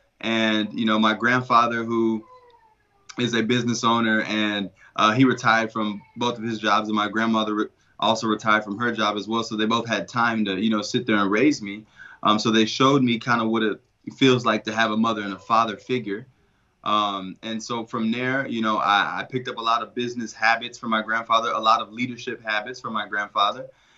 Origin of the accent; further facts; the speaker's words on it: Dallas, Texas, United States; I'm from Dallas, Texas. And, you know, I was kind of raised in a disruptive household. So I was raised by my grandparents